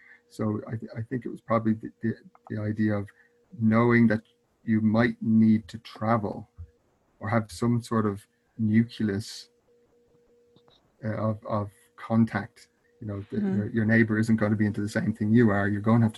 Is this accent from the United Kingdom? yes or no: no; Ireland; from Ireland